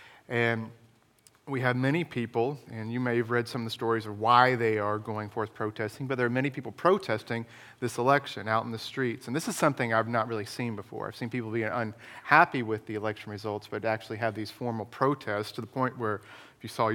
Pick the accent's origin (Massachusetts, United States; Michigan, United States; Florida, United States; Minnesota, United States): Florida, United States; I'm from Florida, so I remember this quite well.